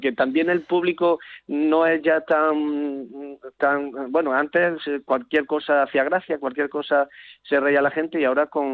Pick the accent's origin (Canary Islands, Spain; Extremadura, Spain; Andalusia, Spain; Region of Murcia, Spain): Andalusia, Spain; Torreperogil; Aquí en mi pueblo, en Torreperogil, el carnaval